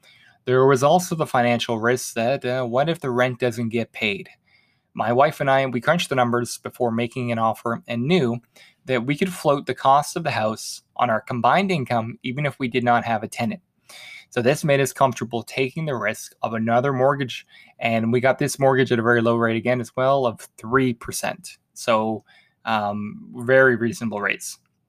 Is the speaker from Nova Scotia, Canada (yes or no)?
yes; Halifax, Nova Scotia, Canada; in 2018, my wife and I bought our first rental property in my hometown of Halifax, which we rent out.